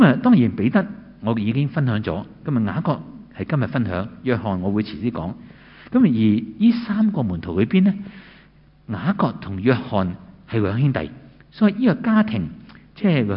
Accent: Hong Kong

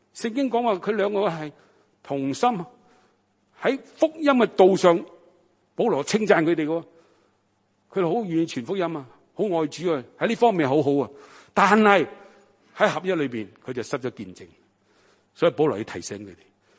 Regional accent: China

